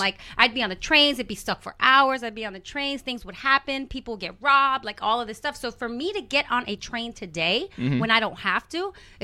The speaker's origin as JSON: {"language": "English", "town": "Harlem", "region": "New York", "country": "United States", "said": "I was from Harlem. Jay was from Brooklyn. This is how we looked."}